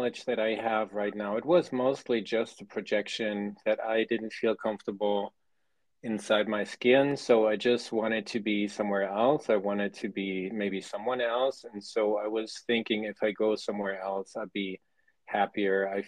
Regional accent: Germany; English is a second language; Let's just say when I was growing up and when I was leaving high school, I was really keen on leaving Germany.

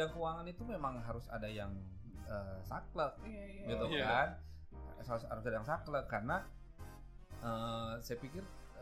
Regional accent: Cirebon, West Java, Indonesia; born there; saya lahir di Cirebon sebenarnya.

